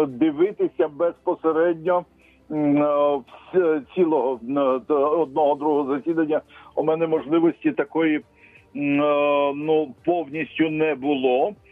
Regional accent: Odesa, Odesa Oblast, Ukraine; я одесит, мій тато моряк

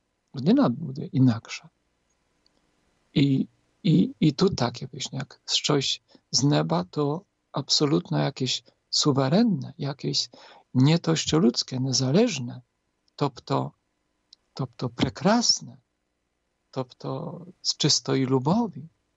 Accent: Poland; Ukrainian is a second language; Я зараз, як я собі усвідомляю, як Поляк, то чи я такий сам не?

